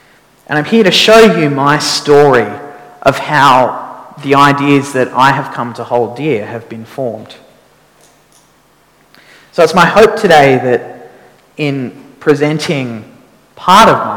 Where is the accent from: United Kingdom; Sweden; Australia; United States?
Australia; Katoomba, New South Wales; born there; I was born in Katoomba, but we moved around a lot.